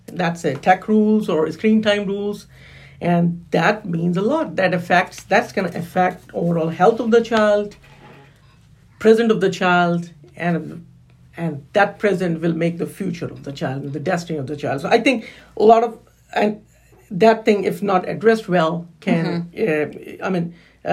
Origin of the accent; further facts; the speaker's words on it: Pakistan; moved away as an adult; also born or lived in United Arab Emirates; Basically, I'm from Pakistan, and I did my graduation in year 2000. So after 10 years, for 10 years after my graduation, I kept on working in Pakistan. Then I moved to United Arab Emirates.